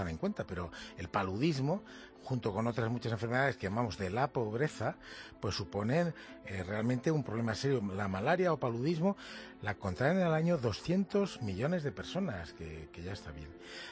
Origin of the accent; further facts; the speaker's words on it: Carriches, Castilla-La Mancha, Spain; en la provincia de Toledo, en Carriches, en mi pueblo